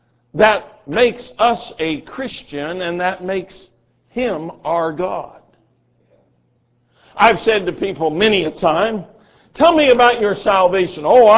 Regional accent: Colorado, United States; Even though virtually every boy I grew up with in Southern Colorado had guns or access to guns and ammunition

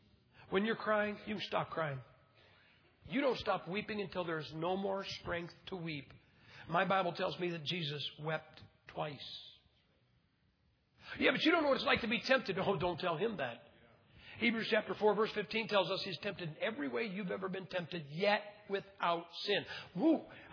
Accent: United States; Now, please understand something, guys. I am an American, okay?

